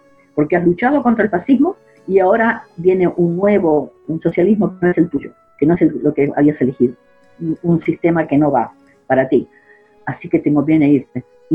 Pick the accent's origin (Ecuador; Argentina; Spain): Argentina; now in Australia; yo crecí en Argentina.